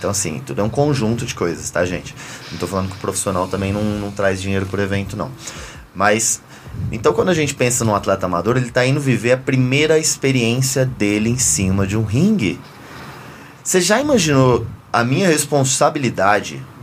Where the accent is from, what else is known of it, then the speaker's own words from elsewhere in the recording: São Paulo, Brazil; born there; now in Brasília, Brazil; Eu sou nascido em São Paulo, mas eu sou tão feliz no Distrito Federal que eu me considero um cidadão brasiliense. Eu transformei minha vida em Brasília.